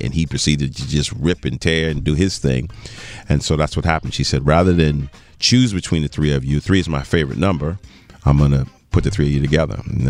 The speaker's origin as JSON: {"language": "English", "town": "Teaneck", "region": "New Jersey", "country": "United States", "tie": "born or raised there", "also_born_or_lived": "New York", "said": "I was born in New York, the medical center in New York, and I grew up in the Teaneck, Hackensack, Englewood area. Really grew up on Teterboro Airport."}